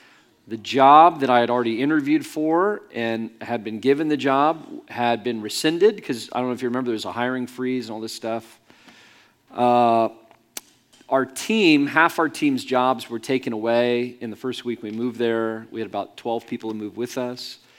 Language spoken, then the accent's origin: English; Ohio, United States; now in Arvada, United States; I'm from Ohio. It just rains all the time.